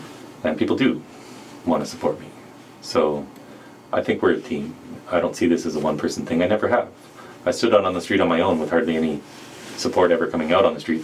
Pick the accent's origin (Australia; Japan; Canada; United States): Canada; I'm Canadian